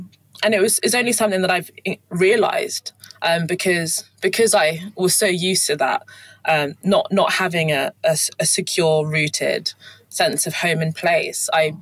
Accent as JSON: {"language": "English", "region": "London", "country": "United Kingdom", "tie": "born or raised there", "also_born_or_lived": "Kent", "said": "So I was born in London and born in Streatham in southwest London, and then moved to southeast London, and then moved to Kent, and then went to boarding school in Hertfordshire, and then went to university in Leeds."}